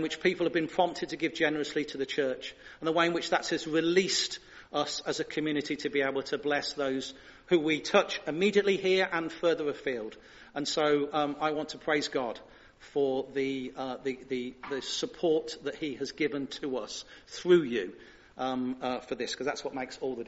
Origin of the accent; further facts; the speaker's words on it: United Kingdom; I know in being very British about these things, we don't like to talk about legacy and legacy giving.